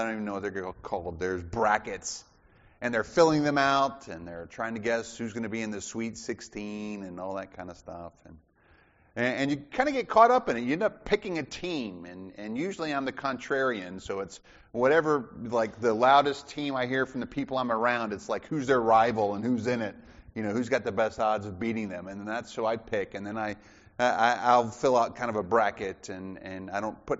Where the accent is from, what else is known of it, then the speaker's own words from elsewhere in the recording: Southern US, United States; I grew up in the South, and we didn't play a whole lot of basketball, and just was never exposed to it.